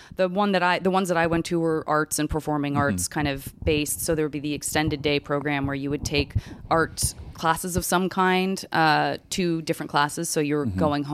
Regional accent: Arizona, United States; I'm from Arizona. And so certainly I have a very strong connection to Spanish and Mexican history

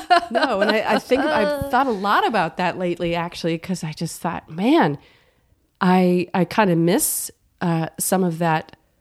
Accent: New Hope, Minnesota, United States; I'm Minnesota. Okay. Yeah. Suburbs of Minneapolis. New Hope.

